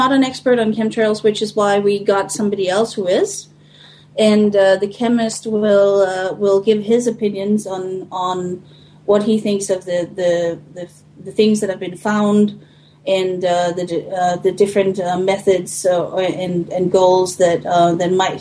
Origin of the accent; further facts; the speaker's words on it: Denmark; Or I should say, I'm from Denmark, and they're basically from the same family, so.